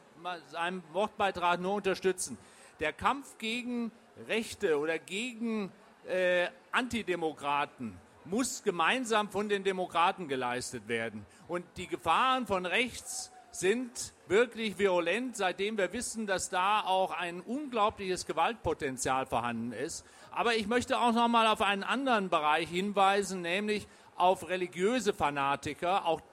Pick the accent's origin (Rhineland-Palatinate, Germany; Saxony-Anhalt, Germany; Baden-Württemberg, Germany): Rhineland-Palatinate, Germany; Mainz; Ich war in meiner Heimatstadt in Mainz schon mal Stadtrat.